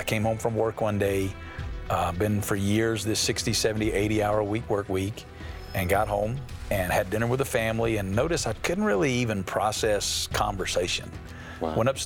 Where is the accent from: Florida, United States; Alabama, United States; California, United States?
Alabama, United States; now in Las Vegas, United States; I mean, I'm from Alabama originally, and if you're from Alabama, you don't go to Las Vegas